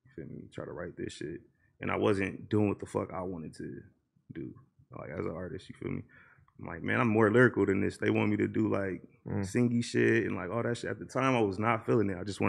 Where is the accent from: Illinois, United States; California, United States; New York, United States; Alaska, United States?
California, United States; Los Angeles; Yeah, I'm from Watts, bro. Like, my granny stayed on like 84th and Van Ness and shit.